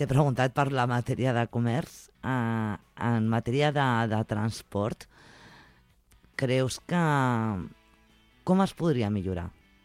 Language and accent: Catalan; Barcelona, Catalonia, Spain; tu i jo som de fora, som de Barcelona